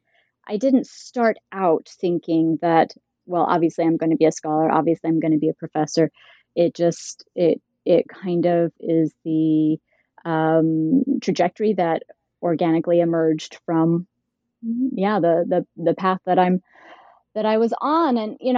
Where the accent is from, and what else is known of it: Utah, United States; born or raised there; also born or lived in Idaho